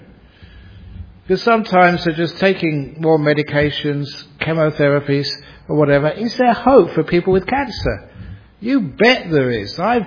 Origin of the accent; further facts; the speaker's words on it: London, United Kingdom; I was born in London, brought up there. In fact, I always say that I was a boy from the bush. Shepherd's Bush. Where I grew up.